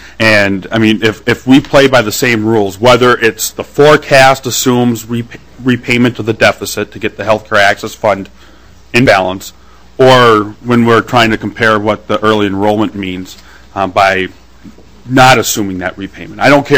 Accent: St. Joseph, Minnesota, United States; I'm from St. Joseph. And I go west from there.

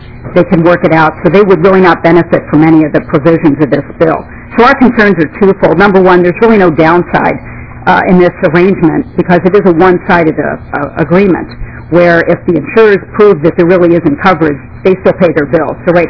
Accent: New Jersey, United States; I'll just take about a minute because I'm from New Jersey and I can talk really fast.

